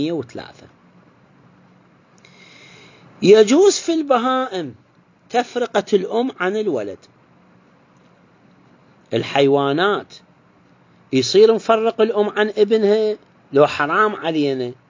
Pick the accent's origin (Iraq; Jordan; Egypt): Iraq; احنا مثلا الآن عندنا في العراق